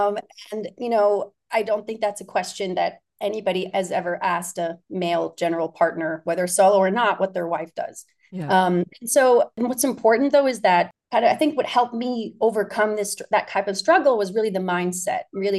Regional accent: Palo Alto, California, United States; also born or lived in Houston, Texas; I was born in Houston, Texas, but I grew up actually in Palo Alto.

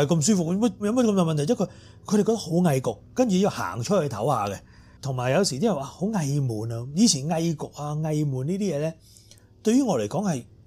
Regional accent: Vietnam; 因為我哋越南人瘦啊嘛

